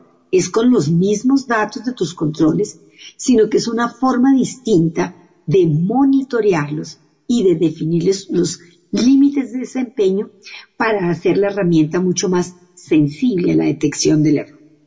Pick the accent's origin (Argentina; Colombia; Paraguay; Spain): Colombia; como es el caso en mi país, en Colombia, lo hablo específicamente en nuestro contexto